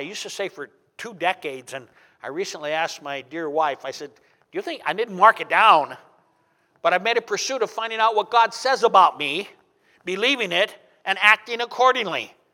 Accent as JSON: {"language": "English", "town": "Anaconda", "region": "Montana", "country": "United States", "tie": "born or raised there", "said": "And so we're driving, and I merge onto I-90, 6 miles outside of my hometown, Anaconda."}